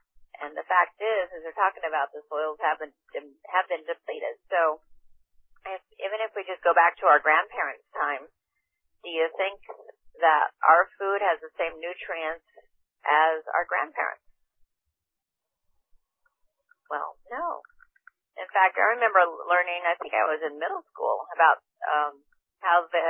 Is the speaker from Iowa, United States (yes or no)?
yes; Iowa, United States; I grew up in Iowa, so, you know, it's like you're either praying for rain, doing the rain dance outside, or you're praying for it to stop because there's too much.